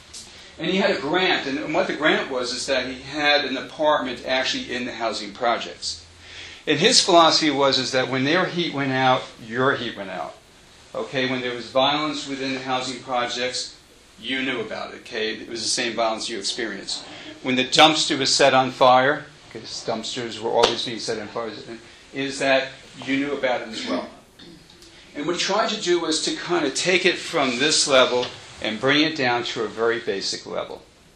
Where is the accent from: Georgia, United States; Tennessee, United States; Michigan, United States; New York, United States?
New York, United States; New York City; Now, my own history is that I come from New York City.